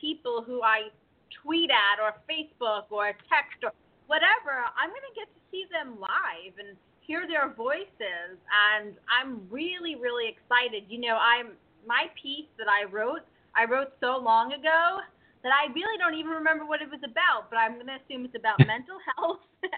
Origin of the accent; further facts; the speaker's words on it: New York, United States; You know, that's where I'm from. I'm a New Yorker, and you know, I'm a Southern transplant. No, I'm a Northern transplant in the South, and I'm excited to return to my, you know, hometown